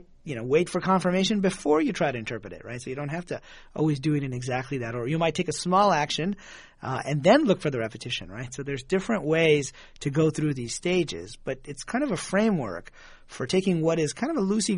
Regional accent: Michigan, United States; also born or lived in Pakistan; And moved to the U.S. when I was pretty young. And so I was raised in the Midwest, actually, in Michigan.

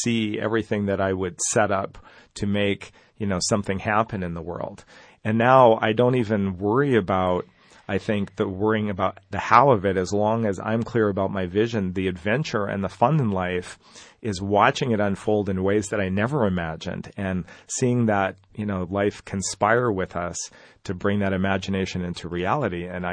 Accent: Canada; I grew up in Canada, and I went down to Chile a long time ago.

